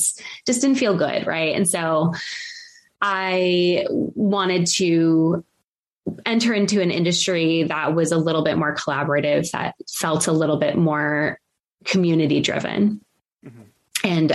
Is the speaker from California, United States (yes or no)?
yes; Los Angeles, California, United States; So I grew up in Los Angeles.